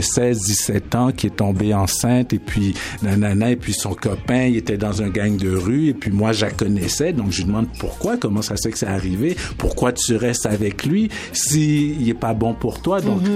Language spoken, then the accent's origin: French; Haiti; je suis haïtien, donc c'est sûr que c'est un problème qui me touche personnellement